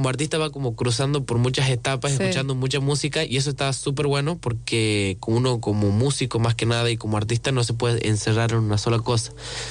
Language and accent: Spanish; Alderetes, Tucumán, Argentina; Sí, tucumano. Tucumano de la ciudad de Alderetes.